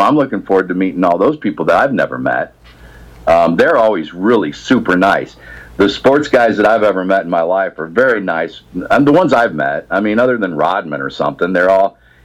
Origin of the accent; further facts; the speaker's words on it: St. Louis, Missouri, United States; I'm a St. Louis guy. I grew up in St. Louis. I live in St. Louis again. I moved back to my hometown.